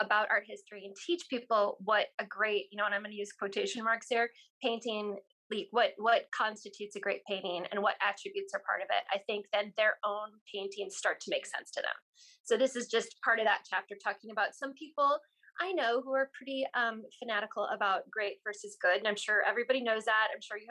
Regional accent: South Dakota, United States; Yeah, definitely. I grew up in a house where my mom was a librarian.

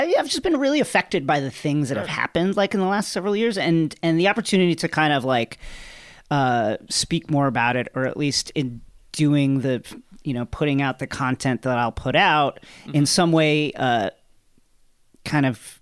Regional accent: New York, United States; You know, he was my mayor. So that's, I'm from New York, mm-hmm.

